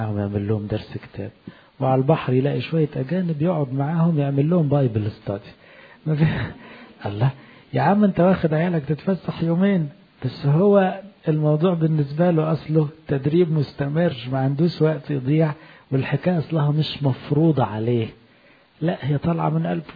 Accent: Egypt; وإحنا الحمد لله كلنا كمصريين لنا أصل إيه في الفلاحة والزراعة

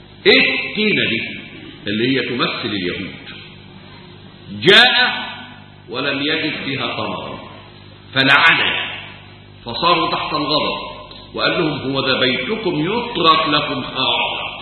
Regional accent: Egypt; زي ما احنا كمصريين اتفتح امامنا الطريق

